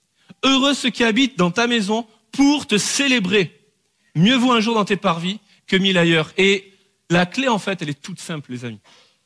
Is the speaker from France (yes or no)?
yes; Bordeaux, Nouvelle-Aquitaine, France; je pensais que tout le monde allait connaître de là où je venais à cause de Bordeaux, le vin et tout.